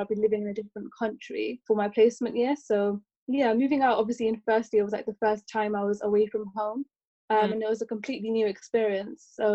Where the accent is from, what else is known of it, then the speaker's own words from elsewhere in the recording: Leicester, East Midlands, United Kingdom; So I'm from Leicester, which is a town that's not too far away from Birmingham.